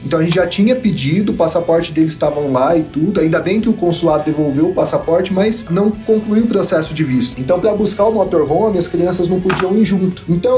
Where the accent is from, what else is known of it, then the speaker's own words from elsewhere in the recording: São Paulo, Brazil; also born or lived in Três Lagoas, Brazil; a gente morava no Brasil, na cidade de Três Lagoas, Mato Grosso do Sul. Nós somos do estado de São Paulo, mas morávamos lá.